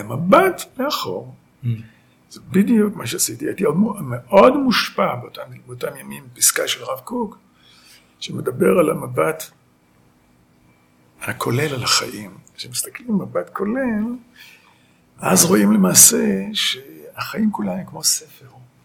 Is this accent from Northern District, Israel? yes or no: yes; Kvutzat Kinneret, Northern District, Israel; אני נולדתי בקבוצת כנרת. שם חייתי, שם חונכתי, שם גדלתי.